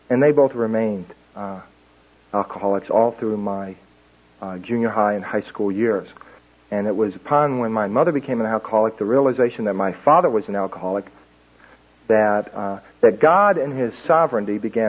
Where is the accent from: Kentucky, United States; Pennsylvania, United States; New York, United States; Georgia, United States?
Kentucky, United States; Paducah; born there; I was born in Paducah, Kentucky.